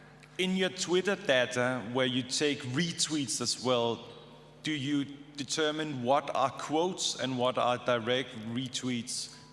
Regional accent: Denmark; Hello, I'm from Denmark

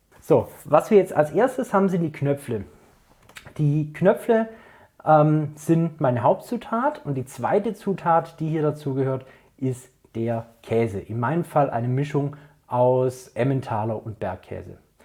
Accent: Baden-Württemberg, Germany; Kässpätzle sind bei uns im Schwabenland das wahrscheinlich beliebteste vegetarische Gericht.

